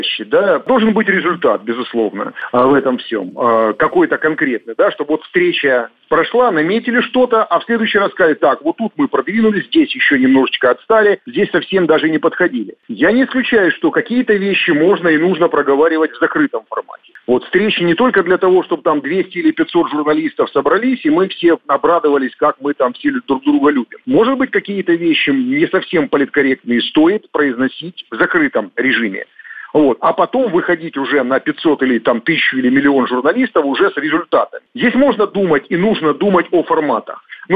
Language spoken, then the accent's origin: Russian; Rostov Oblast, Russia; Я сам выходец из Ростовской области.